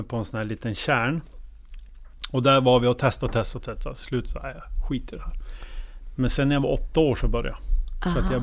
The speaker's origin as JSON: {"language": "Swedish", "town": "Skellefteå", "region": "Västerbotten County", "country": "Sweden", "tie": "born or raised there", "said": "2015 tog jag hjälp då med på ätstörningskliniken hemma i Skellefteå"}